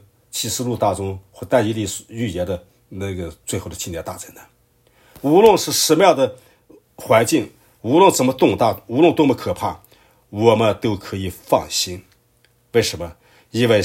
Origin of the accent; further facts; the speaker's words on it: China; 我们小时候在大陆学课